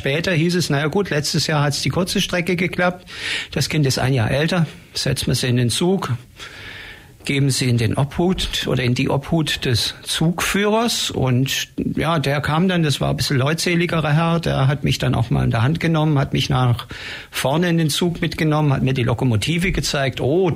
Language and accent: German; Aachen, North Rhine-Westphalia, Germany; born there; Ich bin geboren in Aachen in Nordrhein-Westfalen, eine Stadt, die zu Zeiten meiner Geburt noch eins der längsten Überlandstraßenbahnnetze Europas hatte